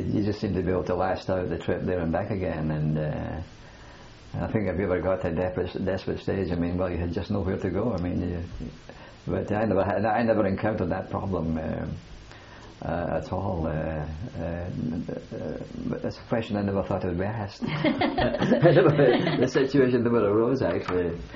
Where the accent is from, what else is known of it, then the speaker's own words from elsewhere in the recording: Kilmarnock, Scotland, United Kingdom; I came from Millerside, Kilmarnock.